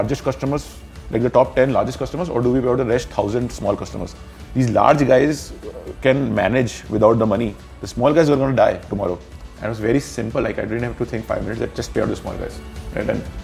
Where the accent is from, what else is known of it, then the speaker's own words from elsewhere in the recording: Jaipur, Rajasthan, India; I was born and raised in Jaipur, average middle class family. Went schooling in Jaipur, went to IIT Roorkee.